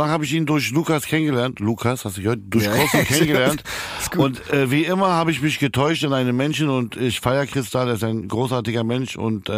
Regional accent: Berlin, Germany; Ich bin aus Neukölln, Bruder.

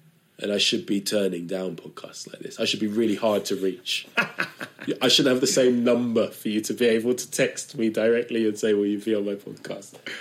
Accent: London, United Kingdom; I'm like, I'm not from Norwich, I'm from London.

